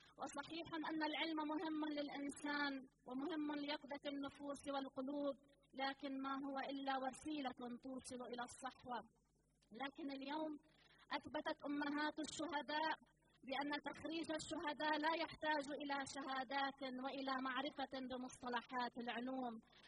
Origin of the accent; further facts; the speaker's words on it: Lebanon; ونشكر الله أنا والوفد المرافق من لبنان